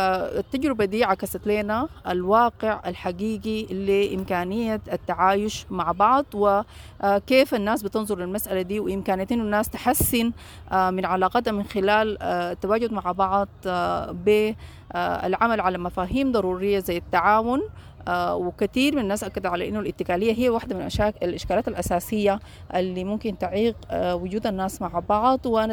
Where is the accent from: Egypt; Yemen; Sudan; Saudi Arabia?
Sudan; فهل نحن كسودانيين وسودانيين قادرين نكون كلنا سوا؟